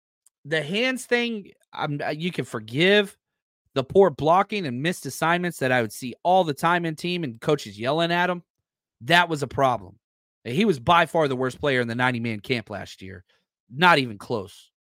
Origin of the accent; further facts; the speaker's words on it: Texas, United States; I'm not trying to be disrespectful. I'm just from Texas.